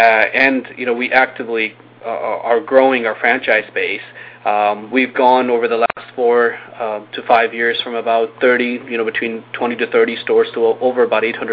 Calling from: Wallingford, Connecticut, United States; I'm at our headquarters in Wallingford, Connecticut.

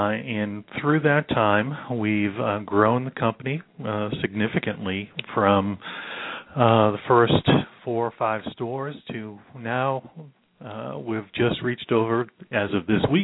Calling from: Livonia, Michigan, United States; I am calling from Livonia, Michigan.

